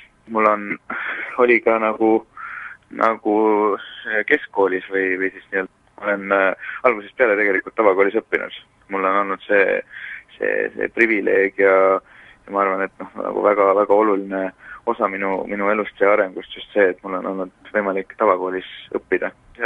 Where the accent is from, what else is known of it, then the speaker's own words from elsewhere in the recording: Hiiu County, Estonia; kuna ma olen Hiiumalt pärit